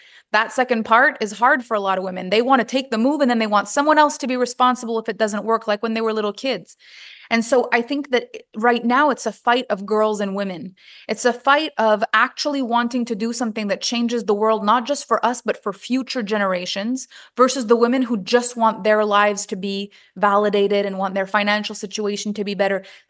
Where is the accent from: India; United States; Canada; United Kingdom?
Canada; first language French; English is a second language; I'm French Canadian, but the impact of my work is actually bigger in the English market. I had to change my language. Like I went to school in French, my first language is French